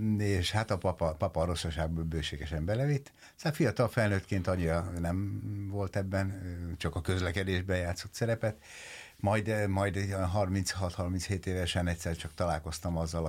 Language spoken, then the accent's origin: Hungarian; Ács, Komárom-Esztergom, Hungary; ugye én falun nőttem fel Ácson